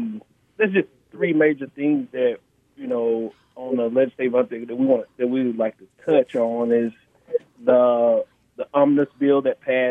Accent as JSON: {"language": "English", "town": "Prichard", "region": "Alabama", "country": "United States", "said": "I am actually from Mobile County by way of Pritchard, Alabama."}